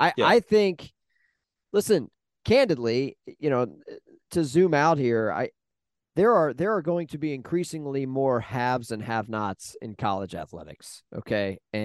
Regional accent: Atlanta, Georgia, United States; I grew up in Atlanta. I'm a Georgia Tech guy

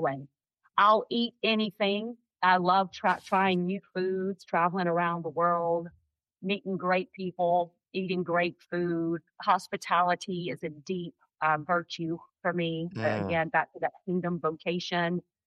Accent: Mississippi, United States; Well, I grew up in Mississippi and got just a little bit, you know.

